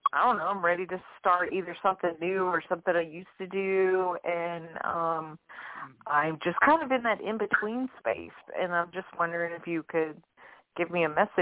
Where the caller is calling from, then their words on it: Metairie, Louisiana, United States; I'm calling from Metairie.